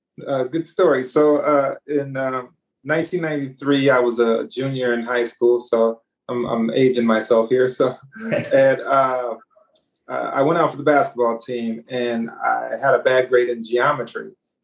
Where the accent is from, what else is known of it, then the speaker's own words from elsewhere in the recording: Sacramento, California, United States; I grew up in Sacramento, and it was really hot.